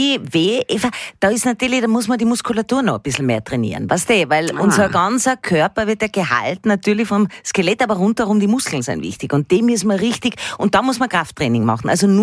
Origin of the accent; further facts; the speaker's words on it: Tyrol, Austria; Ich bin ja Tirolerin.